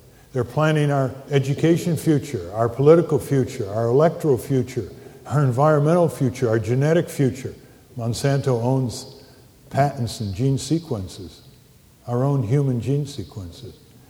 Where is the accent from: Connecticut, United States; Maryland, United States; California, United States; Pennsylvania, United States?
Connecticut, United States; I was raised in Connecticut, so I know what town meetings are about.